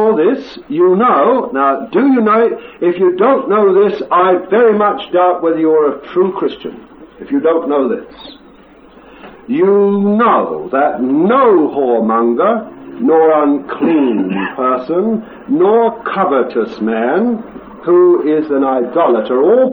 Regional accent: England, United Kingdom; born there; I've been brought up in a different kingdom. I was born in England, you see.

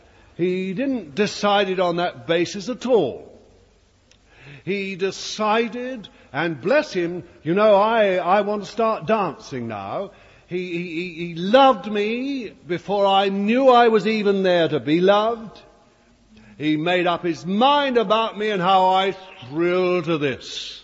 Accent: Bethnal Green, London, United Kingdom; born there; I was born in Bethnal Green.

